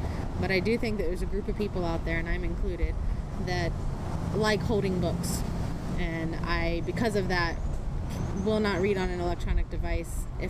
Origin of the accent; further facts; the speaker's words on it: Chesapeake, Virginia, United States; I'm 32 years old, and I'm originally from Chesapeake.